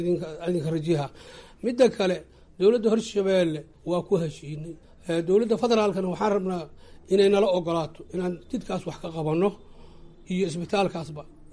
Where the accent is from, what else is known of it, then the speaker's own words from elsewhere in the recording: Balcad, Middle Shabelle, Somalia; aan leeyahay Balcad, aan ku dhashay heer Balcad aan ahay, reer Balcadow